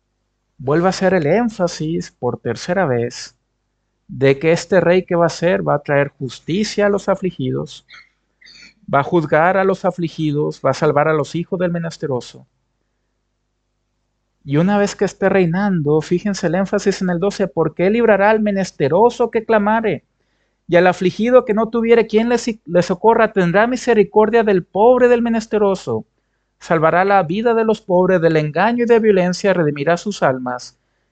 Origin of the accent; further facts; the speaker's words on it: Mexico; Yo vengo de México. ¿Y qué pasa por el huso horario? Allá están 7 horas antes.